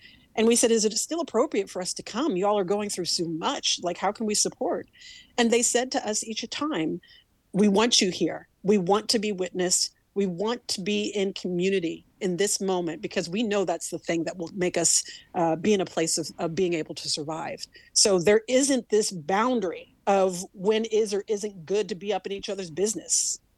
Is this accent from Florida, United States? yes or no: no; Kansas, United States; And I'm actually from Kansas. My people are from Mississippi and Kentucky.